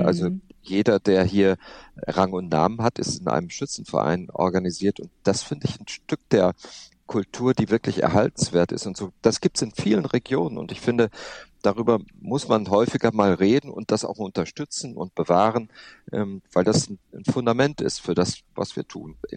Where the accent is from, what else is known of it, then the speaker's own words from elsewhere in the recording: Hamm, North Rhine-Westphalia, Germany; ich bin auch sehr heimatverbunden. Also ich habe mich hier auch in meiner Region, ich komme aus Hamm in Westfalen, aus dem Ortsteil Bockum-Höfel.